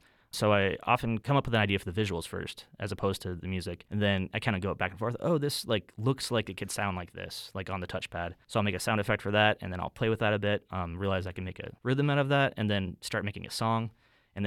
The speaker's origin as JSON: {"language": "English", "town": "Las Vegas", "region": "Nevada", "country": "United States", "tie": "born or raised there", "said": "I grew up in Vegas playing drums in a lot of like local bands here."}